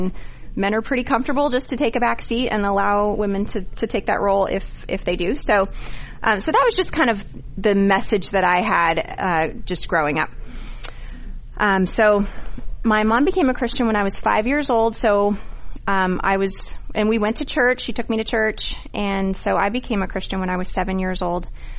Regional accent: Portland, Oregon, United States; I grew up in Portland, Oregon with my mom, my older sister. So definitely like an all-female household. And I was raised in Portland, Oregon

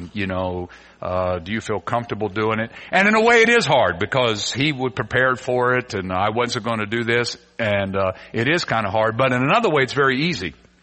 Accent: Kentucky, United States; And I'm from Kentucky, and I see that, and it said pace.

